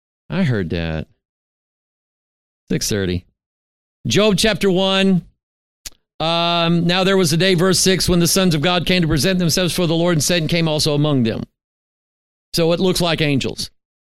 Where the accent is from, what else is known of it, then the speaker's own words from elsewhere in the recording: Arkansas, United States; born there; I'm not a native of Minnesota. I'm actually not a native of Missouri. I was born in Arkansas.